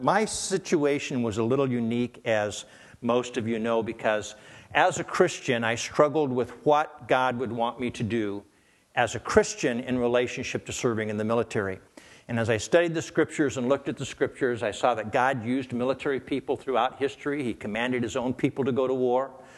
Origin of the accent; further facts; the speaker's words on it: Gresham, Oregon, United States; You know, I grew up here in Gresham, out in the country, out at Pleasant Home, Oregon. And went to Orient Elementary School all my life, graduated from Gresham High School, and got drafted at 19